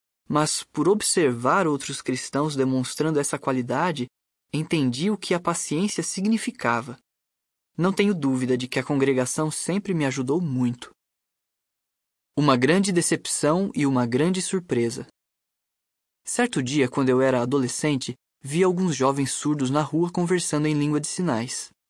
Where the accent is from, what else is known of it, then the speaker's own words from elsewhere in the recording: France; Portuguese is a second language; na França, onde eu cresci, usar a língua de sinais na escola era absolutamente proibido.